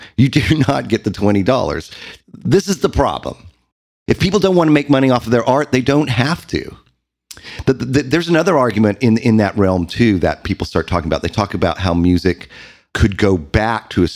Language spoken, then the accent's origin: English; California, United States; Well, I am kind of a hippie, but I'm from California.